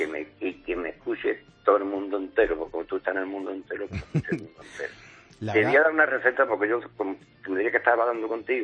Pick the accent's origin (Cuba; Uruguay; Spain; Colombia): Spain; Cádiz, Andalusia; Entonces, yo soy gaditano.